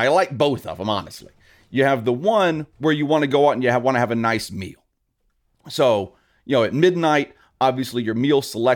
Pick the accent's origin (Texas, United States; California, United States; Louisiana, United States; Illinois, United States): Louisiana, United States; And I am a Southern boy. I grew up in Louisiana.